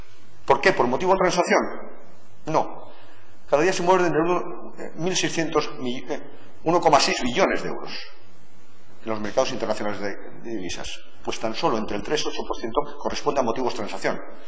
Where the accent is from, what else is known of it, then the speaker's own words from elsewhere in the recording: Valencian Community, Spain; soy valenciano y por tanto puedo volver a mi tierra y además economista.